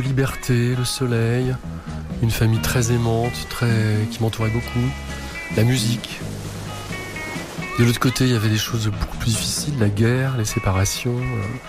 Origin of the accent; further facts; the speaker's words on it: Oran, Oran Province, Algeria; born there; Moi, je suis né à Oran.